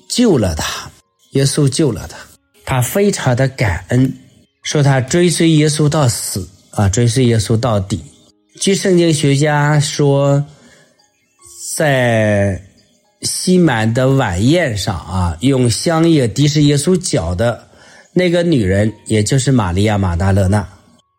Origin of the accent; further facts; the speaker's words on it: China; 就像我们中国人说的，视而不见，听而不闻。